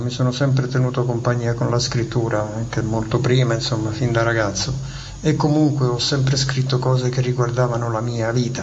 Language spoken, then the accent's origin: Italian; Naples, Campania, Italy; c'entra il fatto che vengo da Napoli, c'entra il fatto nella mia narrativa che sono un lettore non credente di scrittura sacra